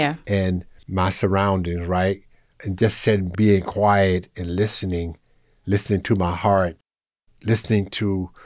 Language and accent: English; Georgia, United States; Okay, first of all, growing up in Southwest Georgia, mm-hmm. dealing with mental health